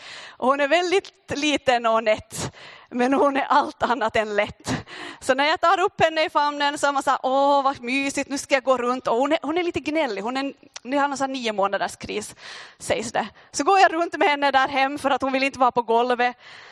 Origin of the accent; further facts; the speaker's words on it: Finland; Jag tycker jag måste säga att jag är finne.